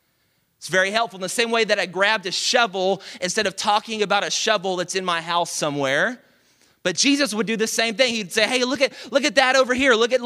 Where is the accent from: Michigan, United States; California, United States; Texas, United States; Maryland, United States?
Texas, United States; Dallas; I'm from Dallas, and the school was so massive